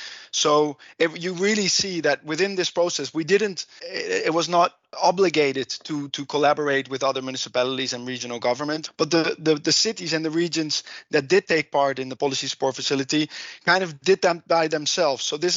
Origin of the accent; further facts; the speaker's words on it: Netherlands; accent: Dutch; English is a second language; Sorry if I don't pronounce it properly with my heavy Dutch accent